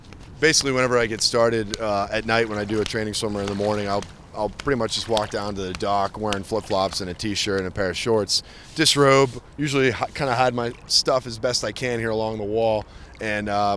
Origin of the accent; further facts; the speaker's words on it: Murraysville, Pennsylvania, United States; I'm from Murraysville, Pennsylvania, and I enjoy swimming in the three rivers around Pittsburgh.